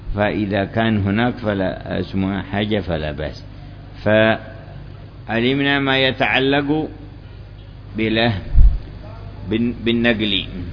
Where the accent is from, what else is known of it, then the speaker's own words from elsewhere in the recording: Hadhramaut, Yemen; لكن في باقي المدن عندنا في حضرموت وغيره يقبرون ليلة ونهار